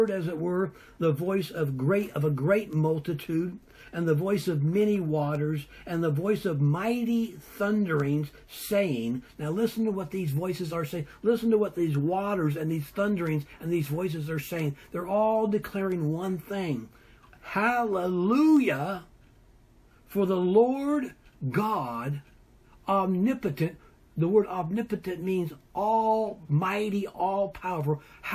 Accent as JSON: {"language": "English", "region": "California", "country": "United States", "tie": "born or raised there", "said": "I grew up in California, and Yosemite National Park"}